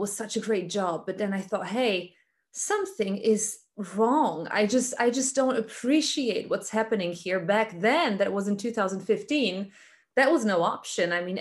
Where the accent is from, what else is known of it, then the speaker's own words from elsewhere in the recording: Germany; I am a third culture child, which I think is really important. So I was born and raised in Germany. Part of my family is American, part of my family is Polish. I've lived in different countries as well.